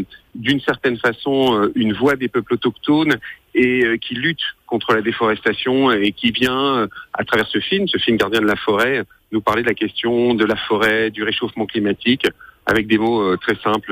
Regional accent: France; Bon, pas tout à fait, mais moi je suis français, pour tout vous dire.

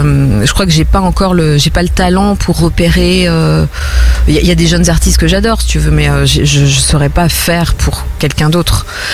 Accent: Nantes, Pays de la Loire, France; born there; En plus, moi, je suis née à Nantes, vraiment.

